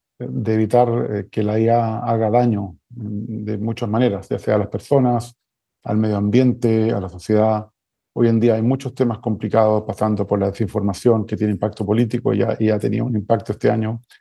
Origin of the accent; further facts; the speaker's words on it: Chile; born there; generalmente yo vivo en Silicon Valley, en Palo Alto, en California, pero también tengo presencia en Barcelona y en Chile, que es mi país natal